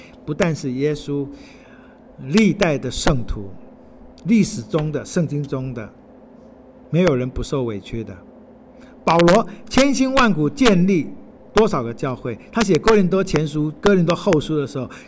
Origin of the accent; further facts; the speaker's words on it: Fujian, China; accent: Fujianese/Minnan; 我们福建话就感谢